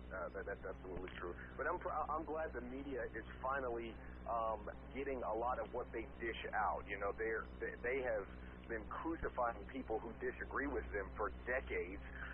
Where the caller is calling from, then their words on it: Rolla, Missouri, United States; from Rolla.